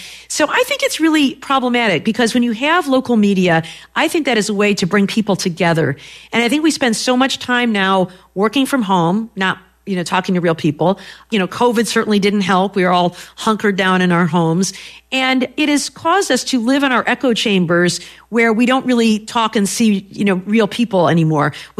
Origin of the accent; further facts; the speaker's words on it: Ann Arbor, Michigan, United States; my hometown of Ann Arbor, Michigan, you know, we used to have small dailies